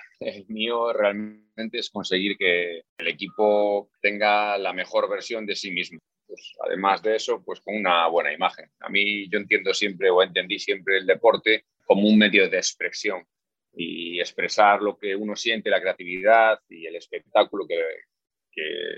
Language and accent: Spanish; A Coruña, Galicia, Spain; now in Dubai, United Arab Emirates; la verdad es que el calor no se compara con mi ciudad natal, porque en Coruña tenemos entre frío y lluvia